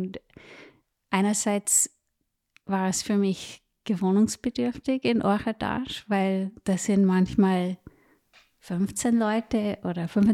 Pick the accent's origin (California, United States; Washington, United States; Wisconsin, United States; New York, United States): California, United States; German is a second language; now in Vienna, Austria; Ich bin aufgewachsen in Kalifornien in einer riesen Synagoge mit über 1000 Familien